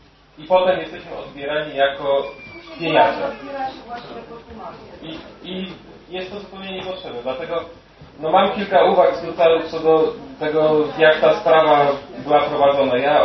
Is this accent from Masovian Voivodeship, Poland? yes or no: yes; Warsaw, Masovian Voivodeship, Poland; now in Poronin, Poland; Mieszkam od niedawna w Poroninie. Pochodzę z Warszawy